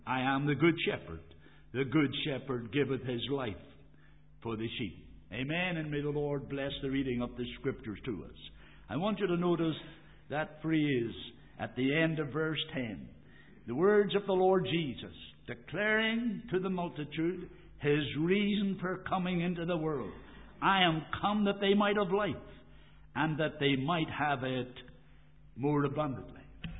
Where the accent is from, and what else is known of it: Dromara, Northern Ireland, United Kingdom; born or raised there